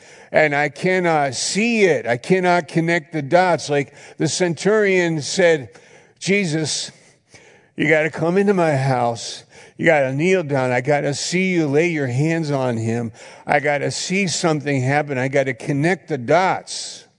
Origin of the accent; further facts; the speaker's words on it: New York, United States; I wasn't from the area. I'm from New York. I was there up in Maine.